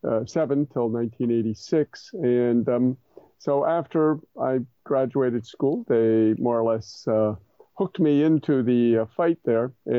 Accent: United States; born there; Well, I'm an American by birth, but I grew up in the Haitian community.

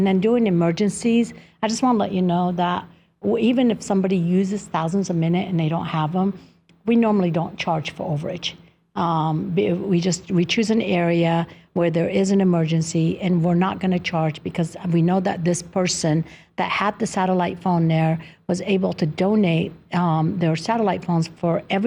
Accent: Nevada, United States; Well, my hometown is in Nevada, same thing.

